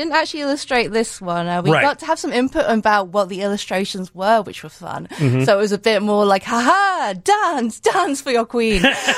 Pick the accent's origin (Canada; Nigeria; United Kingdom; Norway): United Kingdom; London; moved away as an adult; now in United States; I am originally from London, specifically Wimbledon, and I came here because I married an American.